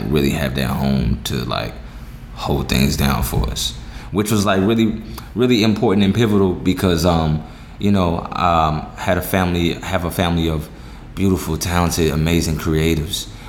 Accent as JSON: {"language": "English", "town": "St. Louis", "region": "Missouri", "country": "United States", "tie": "born or raised there", "said": "Born and raised in St. Louis, and shoot, I feel like for real, I've actually was able to spend time in like all parts of St. Louis."}